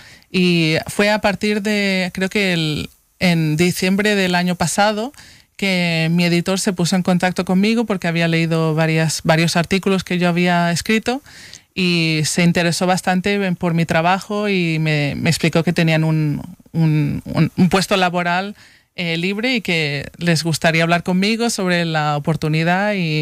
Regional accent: Girona, Catalonia, Spain; Yo vengo de España, del norte de España, de Girona.

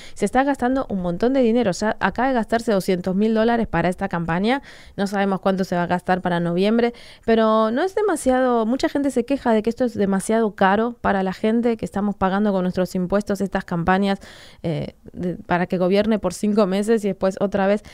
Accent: United States; no es lo que somos nosotros como estadounidenses

